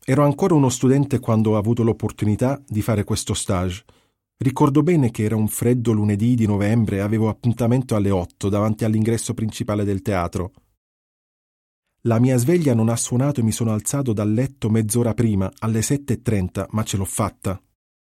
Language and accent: Italian; Brindisi, Apulia, Italy; now in Milan, Italy; sono di Brindisi e ora vivo a Milano.